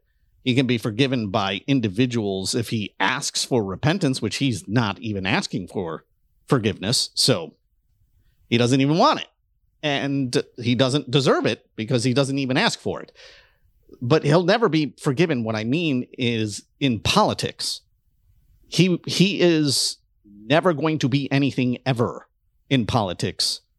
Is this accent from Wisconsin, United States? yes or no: no; Detroit, Michigan, United States; I grew up in Detroit. That's all I ever saw.